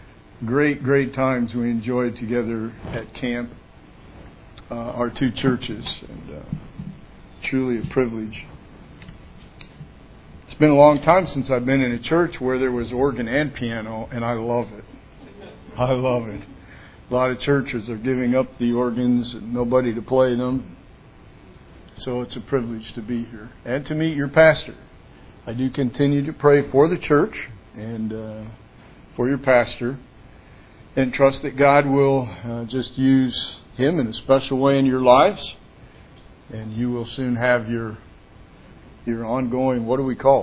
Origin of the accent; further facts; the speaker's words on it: New York, United States; born there; I was born in New York State 32 years ago, came and started a church down in Fresno. Been here ever since.